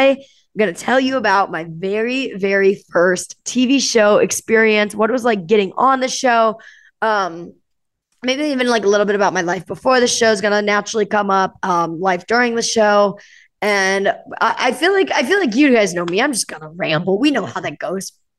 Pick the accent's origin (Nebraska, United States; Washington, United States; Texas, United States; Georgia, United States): Nebraska, United States; Omaha; Anyways, so growing up in Omaha, Nebraska, I always danced.